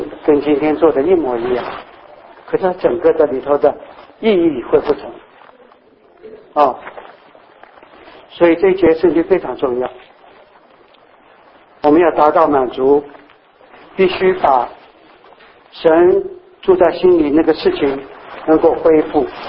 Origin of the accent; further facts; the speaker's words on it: Taiwan; moved away as an adult; 我们从台湾出来的时候， 一般的基督徒大概不会只有两三个嘛。那我大学同班的同学90%以上都读博士学位